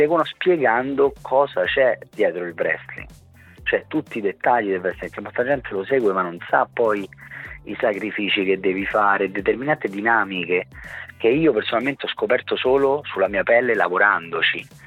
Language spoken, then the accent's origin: Italian; Rome, Lazio, Italy; E anche perché ho pensato che, essendo di Roma, una città comunque unica, mi sarebbe piaciuto sempre rappresentare la mia città